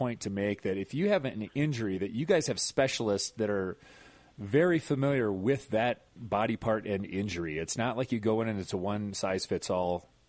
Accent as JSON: {"language": "English", "region": "Wisconsin", "country": "United States", "said": "Just because I'm from Wisconsin, I have to ask"}